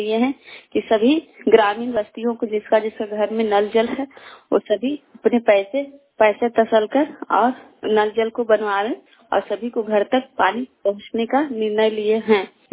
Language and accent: Hindi; Chhatiya, Bihar, India; छतिया पंचायत हिसुआ प्रखंड जिला नवादा से बोल रहे हूँ। जैसे मेरा गांव में